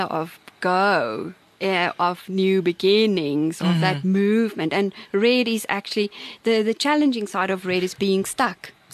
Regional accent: Bloemfontein, Free State, South Africa; I'm from Bloemfontein.

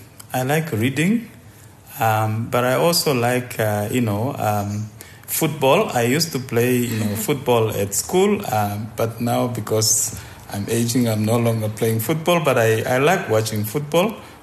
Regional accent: Omusati, Namibia; I was born actually in a small village in northern Namibia, in what is today known as Somsati region. That's where I went to primary school. And then I went to secondary school in Utapi

